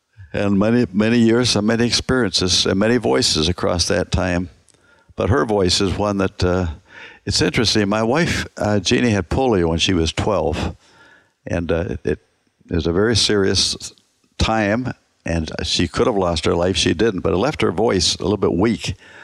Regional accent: Toronto, Ontario, Canada; I joined Billy's team in my hometown of Toronto in 1955.

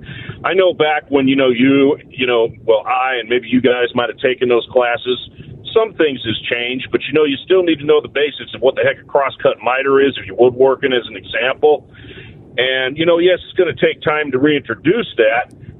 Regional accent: San Francisco, California, United States; yes, I'm from San Francisco, but I don't agree with anything they do.

